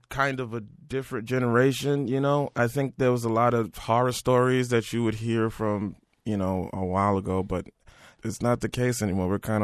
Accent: Manhattan, New York, United States; No, I'm from Manhattan, and we don't drive there.

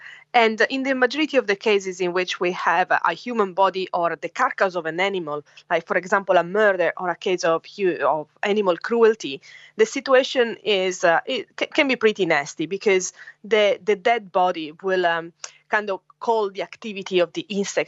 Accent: Italy; now in Australia; For example, I come from Italy, and in Europe, there is more globalization of the insects.

